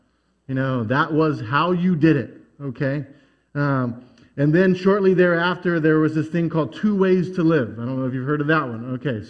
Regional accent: United States; Maybe that's because we're American, and that's part of our culture.

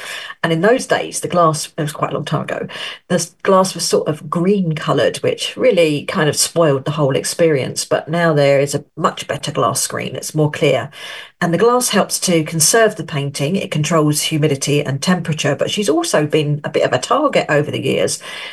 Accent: United Kingdom; now in France; I'm a British writer and I'm the editor of the Good Life France magazine and website. My home is in the far north of France, Pas-de-Calais, and I live in an old farmhouse

